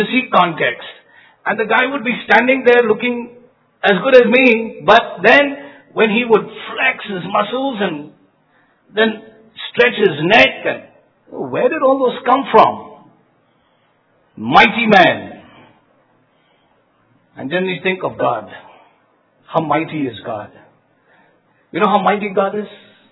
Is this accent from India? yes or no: yes; India; And then I'm an Indian.